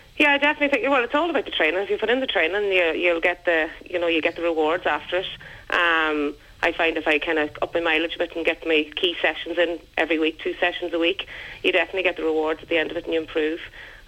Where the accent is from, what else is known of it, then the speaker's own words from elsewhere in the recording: Kinlough, Connacht, Ireland; No, I'm from Kinloch in County Leitrim.